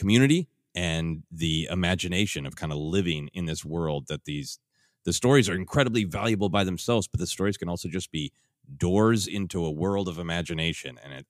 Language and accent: English; Midwest, United States; moved away as an adult; now in Los Angeles, United States; I grew up in the Midwest and didn't really visit Los Angeles until I considered moving here.